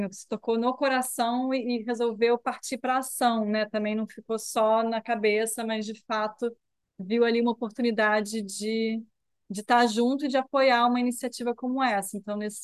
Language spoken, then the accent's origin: Portuguese; Brazil; é a gente, sendo brasileiro, né, assim, se interessar também pela Amazônia